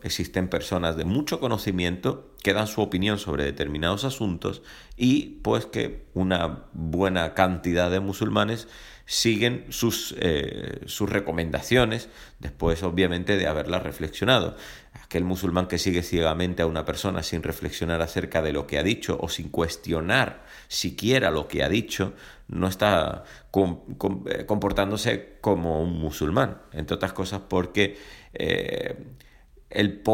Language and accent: Spanish; Spain; español, realmente es que no me importan sus opiniones.